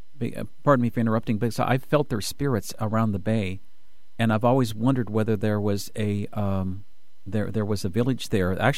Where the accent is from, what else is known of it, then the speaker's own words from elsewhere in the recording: Olympia, Washington, United States; And I grew up in Olympia